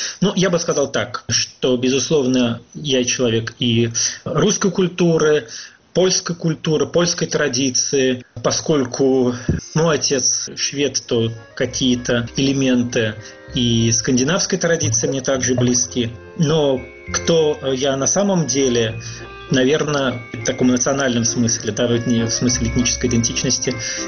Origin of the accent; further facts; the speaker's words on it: Russia; Я родился в России, воспитан в России, вырос, собственно, в этой стране. И для меня русская культура, русский язык, безусловно, являются таким фундаментом определенным.